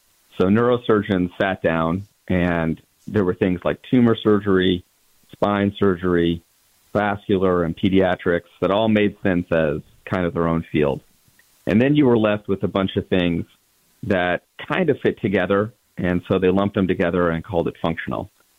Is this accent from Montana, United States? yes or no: yes; Montana, United States; moved away as an adult; also born or lived in Houston; now in Connecticut, United States; I grew up in Montana and actually moved down to Houston when I graduated from high school to go to Rice University to study applied math.